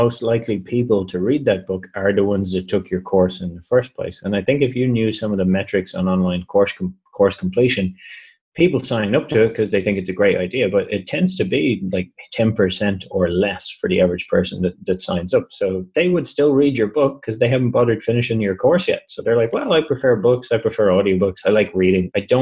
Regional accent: Ireland; you know, I'm from Ireland.

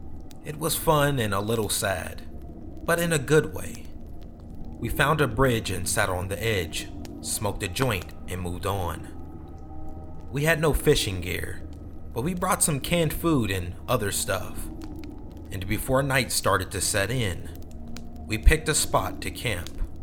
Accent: Ohio, United States; I grew up in Ohio in the 70s, and me and my childhood friend Joe were outside all the time.

